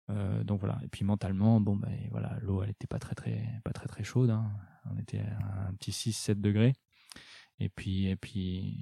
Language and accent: French; Brittany, France; En tant que breton, je dois l'aimer.